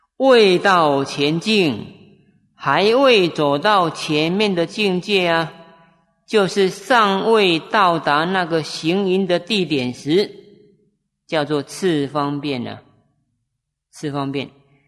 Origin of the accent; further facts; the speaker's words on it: China; 我们中国人有一句话说呢，举头三尺有神明啊